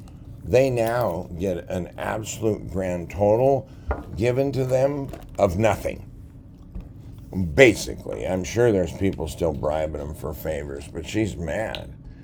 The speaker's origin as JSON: {"language": "English", "region": "Washington", "country": "United States", "said": "he found out I was from Washington, he asked if I knew Hillary Clinton. No, that's the difference between Washington State and D.C."}